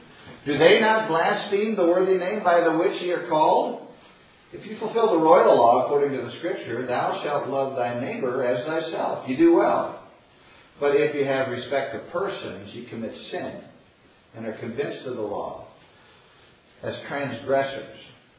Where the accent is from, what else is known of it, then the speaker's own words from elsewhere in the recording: Midwest, United States; And I'm from the Midwest, and so some people have certain notions that basically everybody out there is a Christian